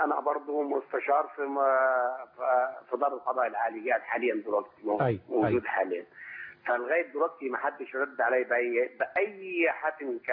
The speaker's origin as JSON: {"language": "Arabic", "region": "Qena Governorate", "country": "Egypt", "said": "انا من جنا من جنا من جنا"}